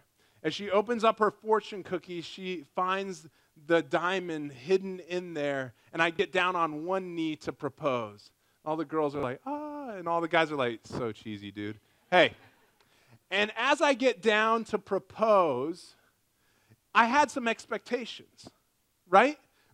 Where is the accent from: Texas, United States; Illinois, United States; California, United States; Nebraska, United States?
Nebraska, United States; I'm a good guy. I'm from Nebraska, you know.